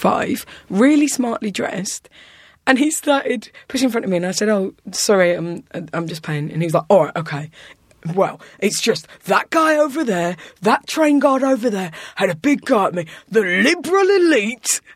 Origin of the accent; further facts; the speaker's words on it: South East England, United Kingdom; I was coming up from Kent, which is where I'm from in England, and it's quite... it's got a lot of problems with the far right.